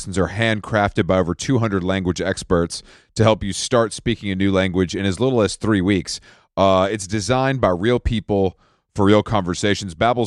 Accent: New York, United States; let me tell, as a New Yorker, I personally don't cook.

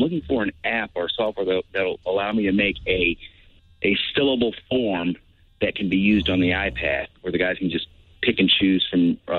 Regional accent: Oceanside, United States; Oceanside.

